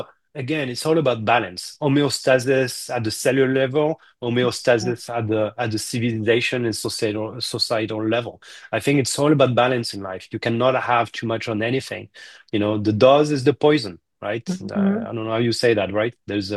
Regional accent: France; now in New York, United States; I'm from France, I live in New York, so friends I don't see all the time, but I grew up with, I went to med school

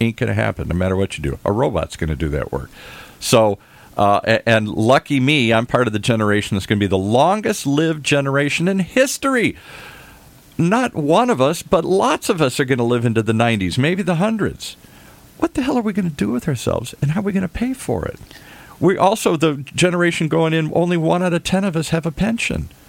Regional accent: Detroit, Michigan, United States; I grew up in the Midwest. Hardworking people.

